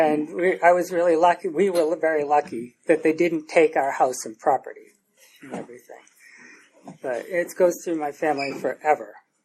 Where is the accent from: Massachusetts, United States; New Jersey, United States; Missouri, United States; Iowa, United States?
Massachusetts, United States; when I grew up in Massachusetts, and for 1 year, Massachusetts had the drinking age at 18.